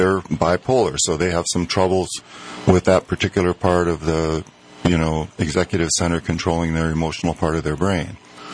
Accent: Minnesota, United States; Yes, I grew up in Minnesota, Minneapolis suburb, and graduated from high school in 74, and then graduated from St. Olaf in 78.

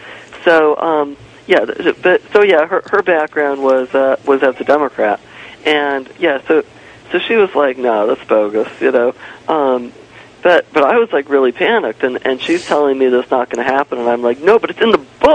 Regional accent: Thousand Oaks, California, United States; Well, I'm from a more conservative area than usual. I'm from Thousand Oaks.

